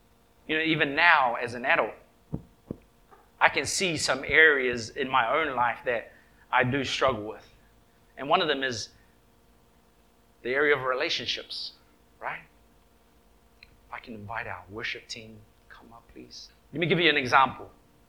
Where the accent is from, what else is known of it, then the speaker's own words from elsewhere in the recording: Wellington, New Zealand; I was the oldest in my family, growing up in Wellington, New Zealand.